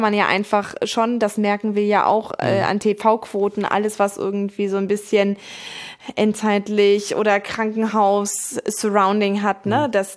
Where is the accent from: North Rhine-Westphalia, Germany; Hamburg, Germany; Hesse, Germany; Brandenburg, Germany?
Hamburg, Germany; Ich komme aus Hamburg, ja, natürlich.